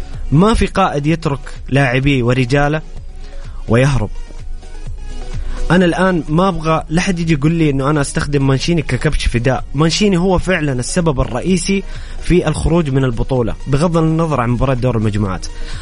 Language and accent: Arabic; Saudi Arabia; وحنا كشارع سعودي، نتكلم كمواطنين سعوديين نحب المنتخب